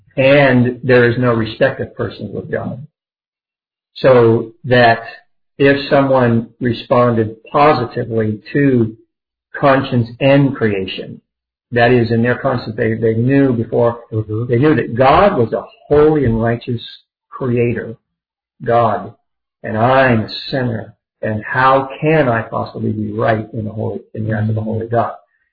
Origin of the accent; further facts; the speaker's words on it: Texas, United States; because I'm from Texas, so Texas is way bigger